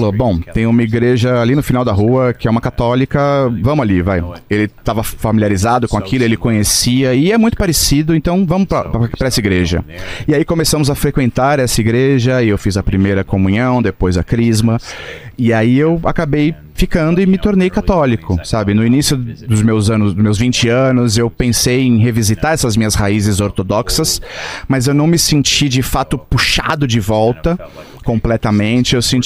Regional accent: New York, United States; Sim, eu fui batizado na igreja ortodoxa quando eu era um bebê. E eu cresci em Nova York. E quando nós saímos de Nova York e nós mudamos para os subúrbios

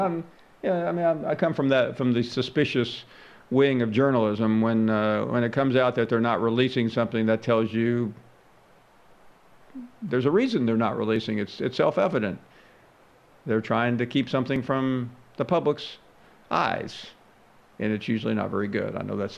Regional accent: Memphis, Tennessee, United States; I'm a Southern boy. I grew up in Memphis. I lived I've never lived above the Mason-Dixon line.

